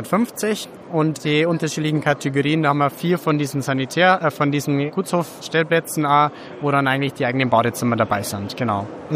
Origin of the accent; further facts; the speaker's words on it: Bavaria, Germany; Ich bin vom Campingplatz Otterhof in Bad Birnbach. Das ist ein schöner Campingplatz zwischen München und Passau im tollen Rottal. Das ist ein Thermenort. Und ja, ich bin da im Familienbetrieb auch groß geworden